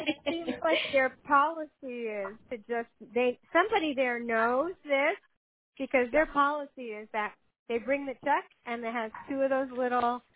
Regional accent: New York, United States; now in Oklahoma, United States; I'm a New Yorker who lives in Oklahoma.

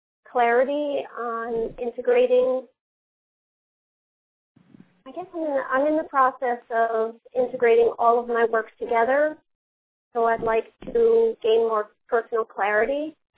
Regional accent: Santa Monica, California, United States; I'm from Santa Monica, California, and I just arrived in Newport, Rhode Island for vacation

